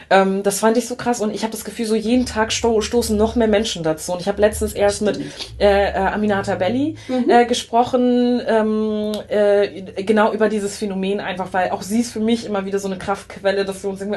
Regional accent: Schleswig-Holstein, Germany; born or raised there

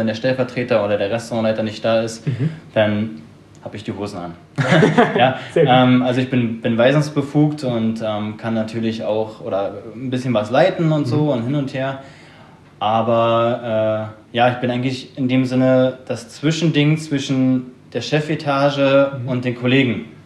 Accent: Berlin, Germany; komme gebürtig aus Berlin, habe da meine Ausbildung gemacht in einem Hotel oder als Hotelfachmann

